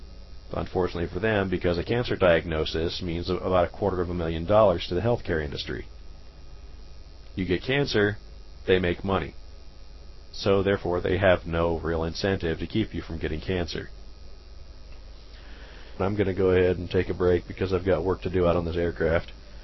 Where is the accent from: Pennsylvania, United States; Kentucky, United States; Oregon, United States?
Oregon, United States; Oregon, my home state, does, for example, but I don't remember what it is. I haven't been there in years, unfortunately.